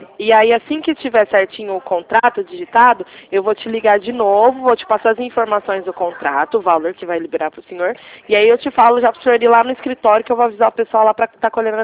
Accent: Ribeirão Preto, São Paulo, Brazil; eu sou de Ribeirão Preto

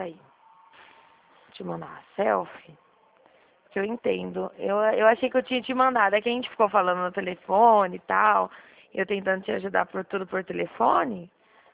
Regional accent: Dracena, São Paulo, Brazil; eu sou de Dracena, no estado de São Paulo, tá? Eu não sou aí no Paraná.

